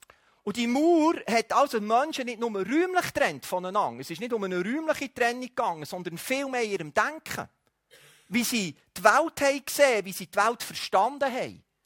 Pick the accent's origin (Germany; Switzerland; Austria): Switzerland; Gerade als Schweizer ist es für uns vielleicht nicht so entscheidend.